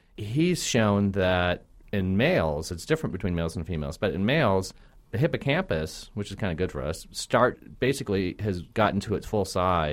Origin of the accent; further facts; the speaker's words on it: Minnesota, United States; I'm from Minnesota originally, so there it probably would have been a hockey study.